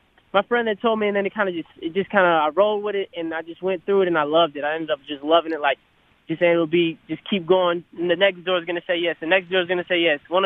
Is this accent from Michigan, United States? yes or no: yes; Michigan, United States; Like, we grew up in Michigan with my dad, and he would take me down to Detroit